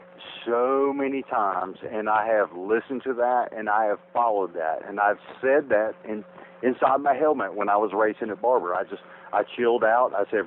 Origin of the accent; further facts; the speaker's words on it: Greenville, South Carolina, United States; Greenville, South Carolina.